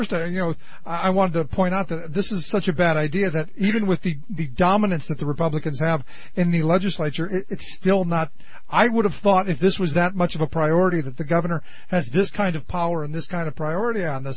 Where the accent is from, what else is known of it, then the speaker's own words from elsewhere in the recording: Cleveland, Ohio, United States; I go back from as a kid growing up in Cleveland